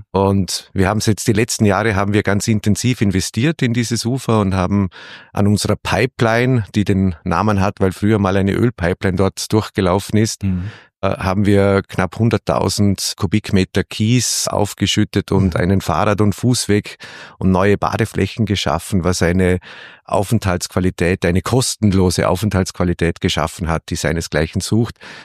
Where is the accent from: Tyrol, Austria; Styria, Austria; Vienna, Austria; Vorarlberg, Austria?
Vorarlberg, Austria; Bregenz; Na, also in der Tat, ein Original Bregenzer.